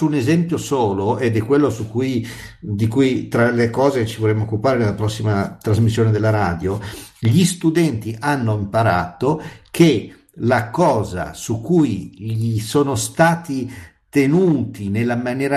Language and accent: Italian; Lombardy, Italy; Io parlo, siamo a Milano, da Lombardo, una regione ricca, benestante, avviziata